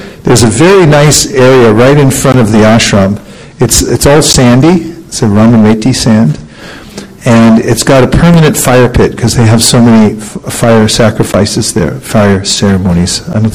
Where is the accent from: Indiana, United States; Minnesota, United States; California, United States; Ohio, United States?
California, United States; Hey, no offense, but I'm from California.